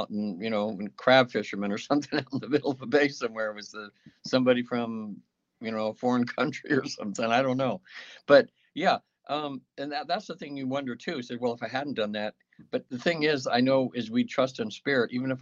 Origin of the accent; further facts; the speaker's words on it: Sacramento, California, United States; I was from Sacramento, but I was down in LA.